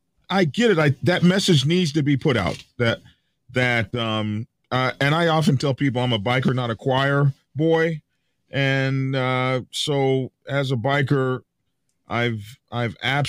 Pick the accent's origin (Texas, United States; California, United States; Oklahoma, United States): Oklahoma, United States; I'm from Oklahoma, so